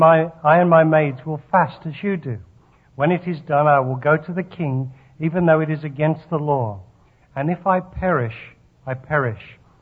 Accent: Nigeria; born there; I was born in Nigeria, West Africa. I'm a very confused person because my parents were from Liverpool.

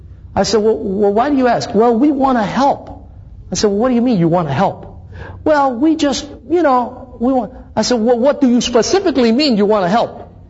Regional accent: Thessaloniki, Central Macedonia, Greece; Because I was born in the city of Thessaloniki. That's my hometown. It was written to my hometown.

